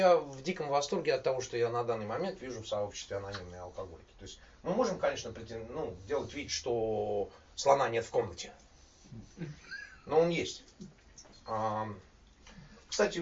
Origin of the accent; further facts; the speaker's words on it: Saint Petersburg, Russia; moved away; и вырос в Балтийских болотах, как это у Иосифа Александровича Бродского. Сам я питерский. Я покинул просторы этой бескрайней родины в 79-м году без всяких планов когда-либо вернуться сюда.